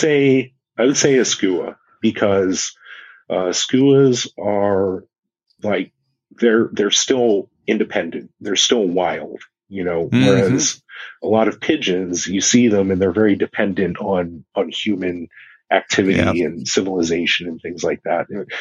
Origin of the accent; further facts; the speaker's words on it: Hawaii, United States; Like, so I'm from Hawaii, so you would think I would like the warm